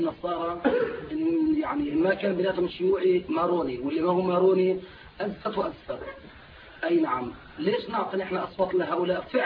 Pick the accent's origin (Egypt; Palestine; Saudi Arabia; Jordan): Jordan; Zarqa, Zarqa Governorate; عندنا في الزرقاء حصل